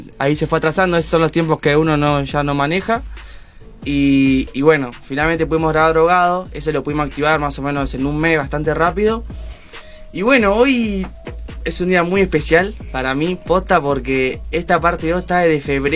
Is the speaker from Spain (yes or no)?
no; Buenos Aires, Argentina; yo soy de Constitución, viste, viví toda mi vida ahí, desde muy chico. Y me pasa ahora que por ahí estoy viviendo cerca, porque estoy por acá, por San Cristóbal